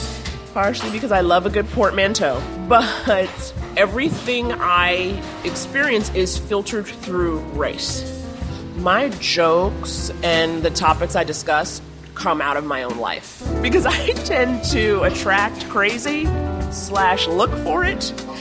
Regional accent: New York City, New York, United States; growing up in New York and growing up in Harlem, but going to private school on the Upper East Side

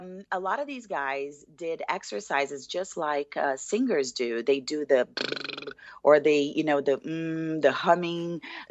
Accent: Brazil; I'm from Brazil

